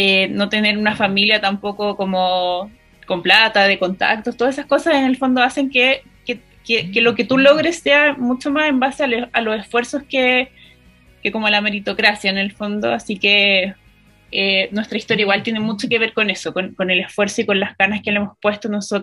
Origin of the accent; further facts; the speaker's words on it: Concepción, Biobío, Chile; also born or lived in Santiago; las dos somos sureñas, ella es de Los Ángeles, yo de Concepción.